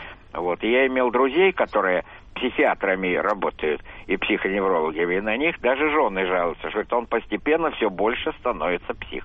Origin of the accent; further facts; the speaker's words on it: Moscow, Russia; я из Москвы, и представитель, как говорится, старшего поколения.